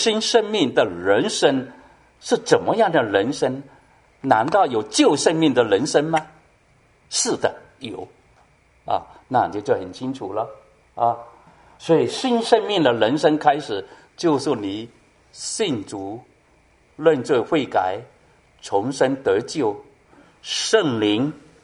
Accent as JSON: {"language": "Chinese", "country": "China", "said": "但我们从中国来的大陆的"}